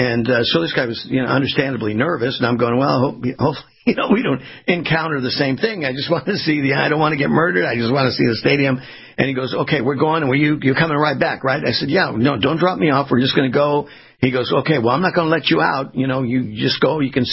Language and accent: English; Port Hueneme, California, United States; I grew up in Port Hueneme is where I grew up, a little, subset of Oxnard, California.